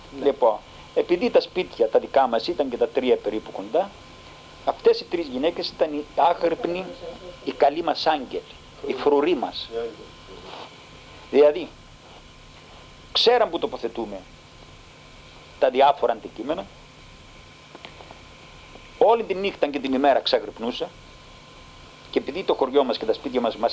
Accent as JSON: {"language": "Greek", "country": "Cyprus", "moved": "as an adult", "lives_now": "Greece", "said": "εγώ έφυγα από την Κύπρο το 60 σαν φοιτητής, το 65 παρέμεινα στην Αθήνα."}